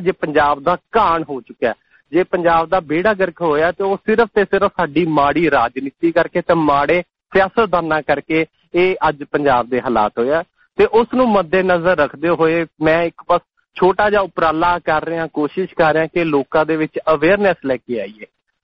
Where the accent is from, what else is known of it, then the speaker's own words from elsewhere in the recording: Ludhiana, Punjab, India; ਮੈਂ ਲੁਧਿਆਣੇ ਦਾ ਰਹਿਣ ਵਾਲਾ